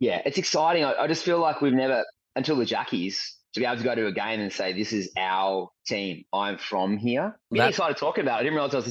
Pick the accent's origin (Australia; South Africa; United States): Australia; Tasmania; I'm from Tasmania.